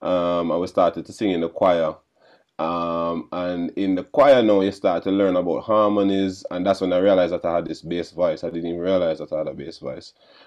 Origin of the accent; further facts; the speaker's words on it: Hellshire, Saint Catherine, Jamaica; And then I grew up in Hellshire.